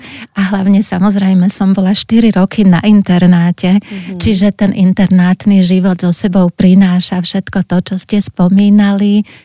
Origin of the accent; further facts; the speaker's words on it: Poprad, Prešov Region, Slovakia; moved away as an adult; now in Bratislava, Slovakia; ja som rodená Popračanka a teda v Poprade máme aj veľmi hlboké korene. Celá rodina aj z mamkinej, aj z ockovej strany.